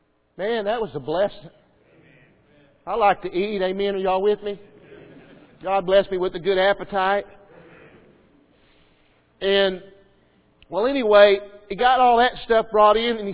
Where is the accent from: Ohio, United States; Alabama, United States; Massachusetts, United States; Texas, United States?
Texas, United States; I mean, I'm from Texas, and I'm looking.